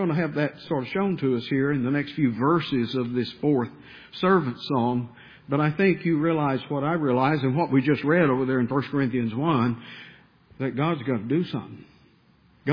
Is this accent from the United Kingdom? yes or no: no; Bible Belt, United States; I realize you and I, we grew up here in the Bible Belt and we've heard these things all our life